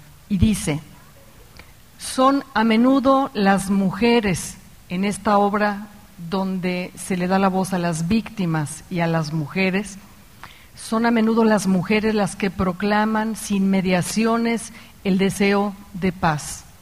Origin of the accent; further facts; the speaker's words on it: Mexico; Vengo de México, un país que sobre todo a raíz de su pasado proceso electoral ha vivido una fractura